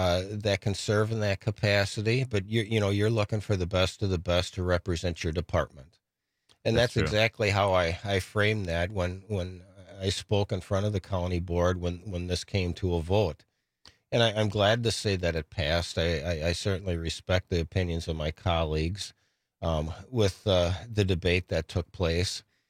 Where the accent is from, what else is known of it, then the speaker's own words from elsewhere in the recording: Jefferson City, Missouri, United States; so I went back to my hometown of the city of Jefferson and, you know, worked part-time there for a while.